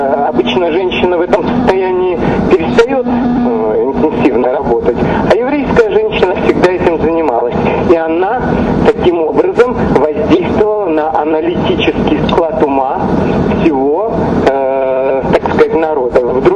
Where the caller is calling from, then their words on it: Beersheba, Southern District, Israel; Я звоню вам из Бершевы.